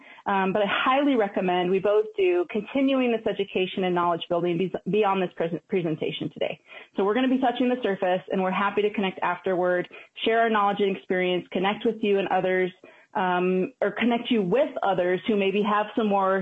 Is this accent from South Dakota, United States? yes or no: yes; Flandreau, South Dakota, United States; now in Minneapolis, United States; I'm also from Flandreau, and I live here in Bade Oto Ontue, or Minneapolis